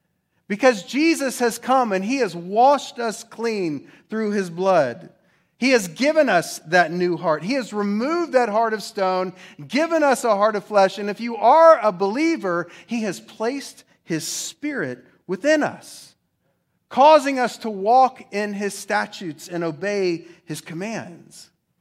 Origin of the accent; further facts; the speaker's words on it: Oklahoma, United States; Like, I'm from Oklahoma, Greek's not our thing.